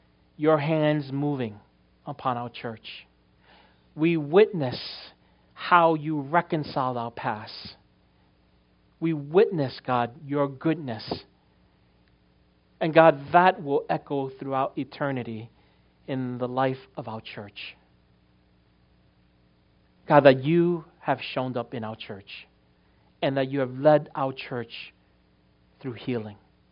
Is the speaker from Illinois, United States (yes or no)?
no; New York, United States; an aggressive driver, because I'm a New Yorker, I can't help it. It's just in me.